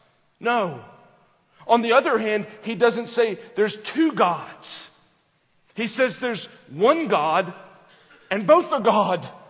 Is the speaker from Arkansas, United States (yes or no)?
no; South Carolina, United States; to be away from home, to be away from where I grew up in South Carolina and remember Christmases there.